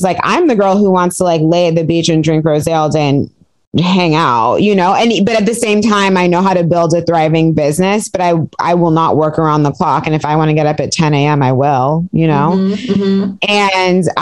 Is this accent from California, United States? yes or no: yes; Piedmont, California, United States; And I grew up in Piedmont and he wanted to live in Piedmont.